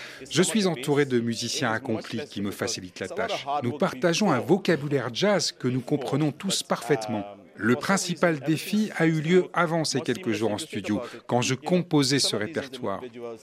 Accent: St. Lucia; je suis fier d'être originaire de Sainte-Lucie

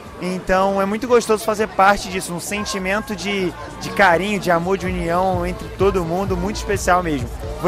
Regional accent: Acre, Brazil; Eu venho do Acre, vim só para os jogos.

